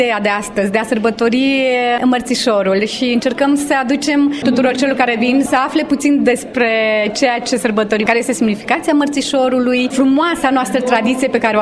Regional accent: Iași, Iași County, Romania; now in Spain; Sunt de origine din Iași, am 5 ani de când locuiesc în Spania.

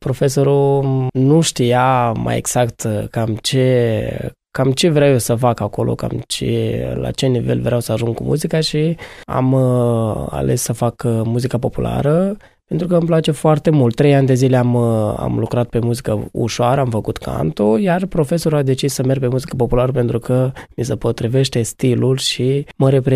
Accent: Iași, Iași County, Romania; sunt din Iași, sunt solist la Palatul Copiilor.

